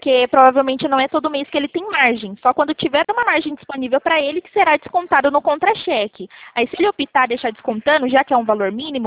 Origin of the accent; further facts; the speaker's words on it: São Paulo, Brazil; Eu sou daqui de São Paulo.